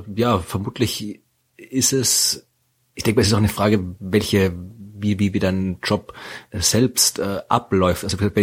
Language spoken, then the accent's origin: German; Lower Austria, Austria; Das liegt in der Wachau, ja, also da, wo ich herkomme, aus der Gegend in Österreich. Das ist, Wachau ist so ein bisschen 70 Kilometer westlich von Wien, an der Donau.